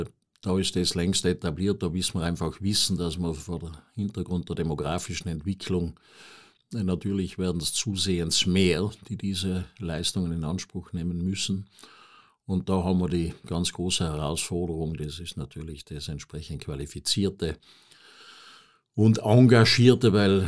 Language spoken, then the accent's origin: German; Sölden, Tyrol, Austria; ich bin auch ein Kind der Zeit und weiß noch in Sölden, dass das Abwasser eigentlich über eine Dreikammer-Klärsickergrube entsorgt wurde